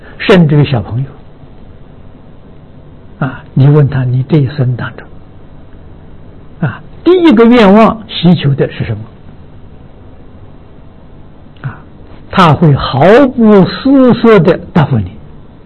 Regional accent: Tongcheng, Anhui, China; 我们家乡是中国这个学术桐城派的发源地。所以读书的风气很盛

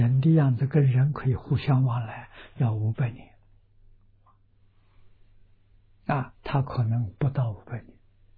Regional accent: Wuhu, Anhui, China; 我们家乡出米，属于芜湖这个地区

